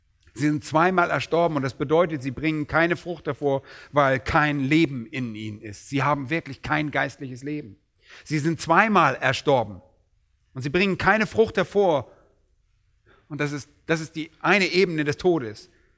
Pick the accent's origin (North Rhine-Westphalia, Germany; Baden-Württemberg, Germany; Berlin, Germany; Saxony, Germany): Berlin, Germany; Und als Berliner sind wir nicht gerade so landwirtschaftlich geprägt.